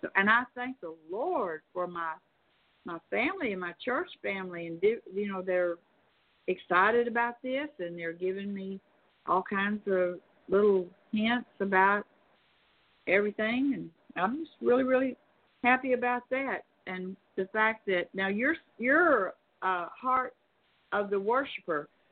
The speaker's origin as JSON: {"language": "English", "region": "Arkansas", "country": "United States", "tie": "born there", "said": "some people say I'm from Arkansas, and some say I'm from Tennessee, and some say I'm from Mississippi. And they are all right, because I was in Arkansas, born in Arkansas"}